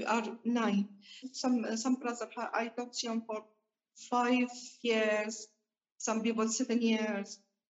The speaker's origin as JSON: {"language": "English", "country": "Syria", "tie": "born or raised there"}